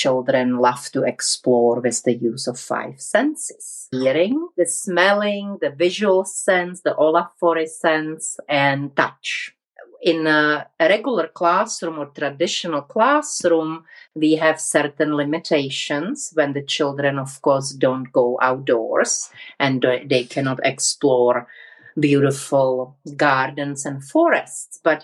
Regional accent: Prague, Czechia; Yes, I was born in Prague, raised in Prague, and during my childhood, my mom was very much a nature lover.

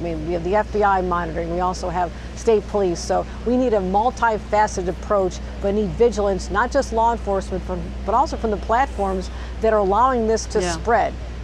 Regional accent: Buffalo, New York, United States; it's a very tragic day for all of us here in Western New York. It's my hometown of Buffalo.

